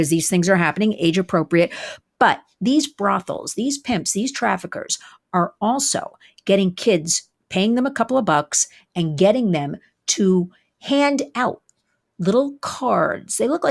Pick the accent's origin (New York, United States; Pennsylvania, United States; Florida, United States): New York, United States; New York City; I am sitting here in the middle of New York City, my home state of New York, my city.